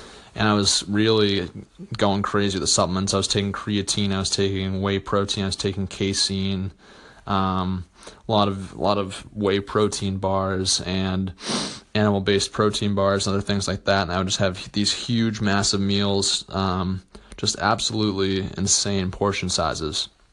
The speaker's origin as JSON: {"language": "English", "town": "Boston", "region": "Massachusetts", "country": "United States", "tie": "born or raised there", "said": "So growing up in the Boston area, Massachusetts, we'd have a lot of cookouts and barbecues, and I grew up eating a lot of meat and cheese and animal products like an average American kid."}